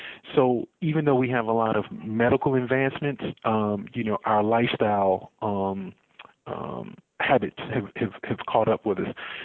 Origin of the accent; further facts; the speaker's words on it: Chicago, Illinois, United States; Born and raised in Chicago, yes.